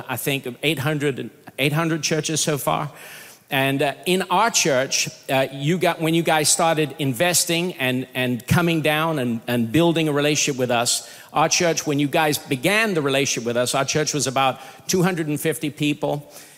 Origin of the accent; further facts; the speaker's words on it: Rio de Janeiro, Brazil; now in Florida, United States; And we're from Rio. I was born in Rio.